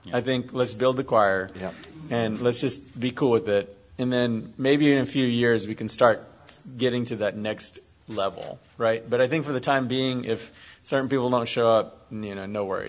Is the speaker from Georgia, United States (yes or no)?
no; Knoxville, Tennessee, United States; I grew up in Knoxville, and all my friends are from rural areas.